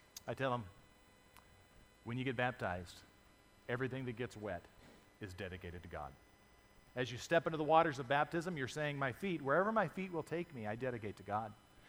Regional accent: Arizona, United States; I grew up in Arizona. Maybe you didn't want to be a cowboy, okay?

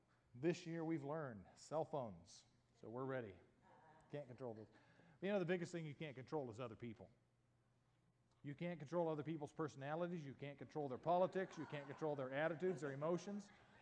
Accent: Yuma, Arizona, United States; I still remember growing up in Yuma, Arizona, and we had exactly two channels on the TV.

